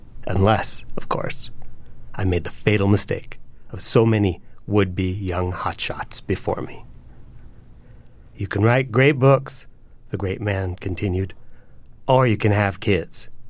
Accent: Columbia, Maryland, United States; when I grew up in Columbia, Maryland, there was this family

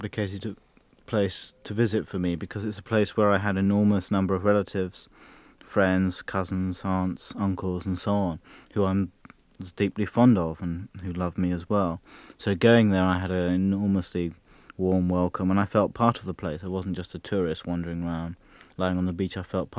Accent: England, United Kingdom; I felt, as an Englishman, in a minority

